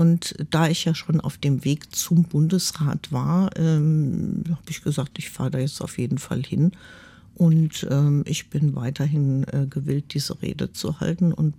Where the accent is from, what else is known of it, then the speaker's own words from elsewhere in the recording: Falkensee, Brandenburg, Germany; sowohl aus Brandenburg, aus meiner Heimatstadt Falkensee, aber auch bundesweit.